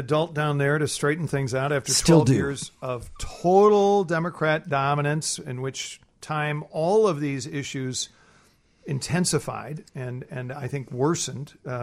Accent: United States; and I say this as an American, a loyal American

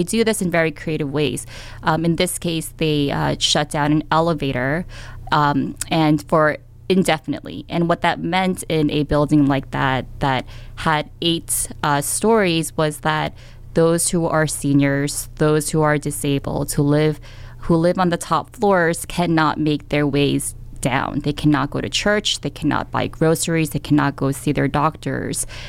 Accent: Queens, New York, United States; Well, I was born and raised in Queens, and I was really, you know, embedded in the neighborhoods that I grew up in.

